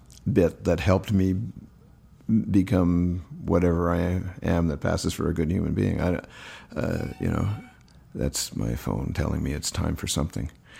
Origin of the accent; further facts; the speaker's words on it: Ontario, Canada; I grew up in Ontario. Especially in that era, it was a place with four distinct seasons